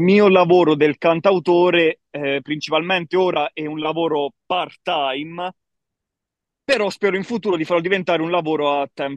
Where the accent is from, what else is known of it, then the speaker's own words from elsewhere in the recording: Pescara, Abruzzo, Italy; io attualmente ho 21 anni, principalmente vengo da Pescara